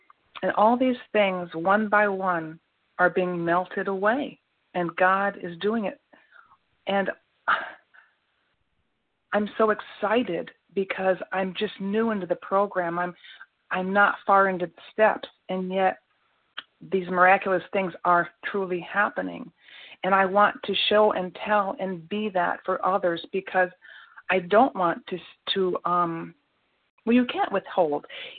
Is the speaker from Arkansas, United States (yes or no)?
yes; Arkansas, United States; from Arkansas, and I want to thank you all for letting me, as a newcomer